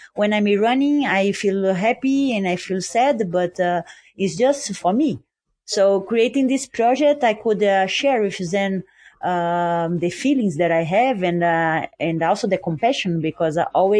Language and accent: English; Brazil; And for me, I'm from Brazil. So in Brazil, we have so many animals that is like kind of normal.